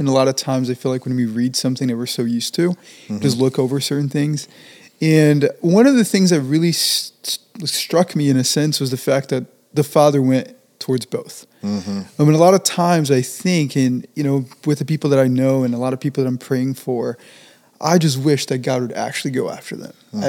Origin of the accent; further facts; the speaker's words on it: New Jersey, United States; And I'm from New Jersey. I grew up there for half of my life. Almost I was there. And it's hard. Doing ministry in the Northeast is really challenging.